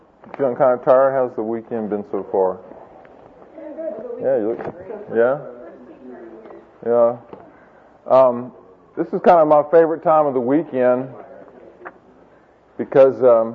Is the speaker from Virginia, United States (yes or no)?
yes; Virginia, United States; I told you last night that I'm originally from Virginia, and I went to Virginia Tech.